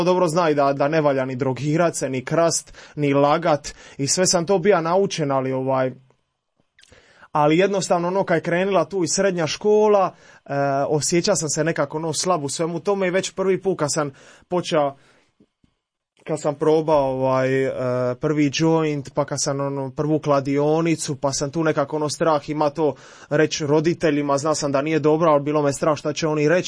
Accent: Split, Split-Dalmatia County, Croatia; dolazim iz Splita

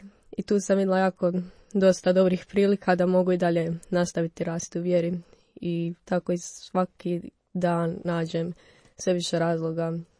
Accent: Posušje, Federation of Bosnia and Herzegovina, Bosnia & Herzegovina; Inače dolazim iz Hercegovine, iz jednog malog mjesta koji se zove Posušje.

